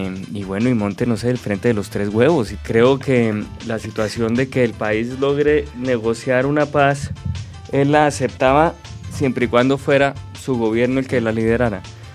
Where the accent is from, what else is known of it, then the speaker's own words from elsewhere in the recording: Colombia; y en la medida en que también digamos que las noticias que produzcan puedan interesarnos a nosotros como colombianos